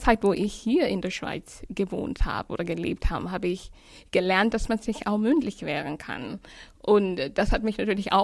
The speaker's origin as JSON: {"language": "German", "country": "Kenya", "tie": "born or raised there", "said": "Oh ja, ich bin in Kenia geboren und dort bin ich auch aufgewachsen, ja."}